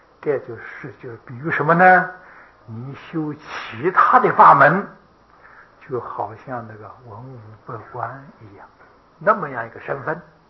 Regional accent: Taiwan; 我们台湾人是生在福中不知福啊

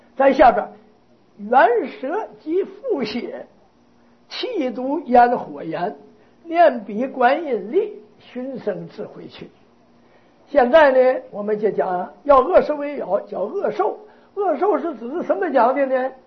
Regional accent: Taiwan; 人家外国人说我们台湾人呢

